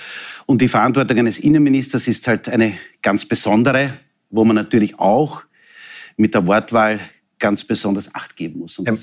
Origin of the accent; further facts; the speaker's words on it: Texingtal, Lower Austria, Austria; ich komme aus dem Texingtal, das ist jene Gemeinde, wo ich 6 Jahre Bürgermeister war, das ist im Niederösterreich.